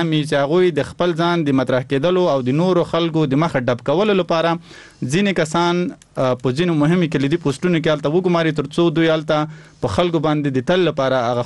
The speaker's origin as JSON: {"language": "Pashto", "region": "Paktia", "country": "Afghanistan", "said": "موږ د پکتیا دی ولسونو غږ"}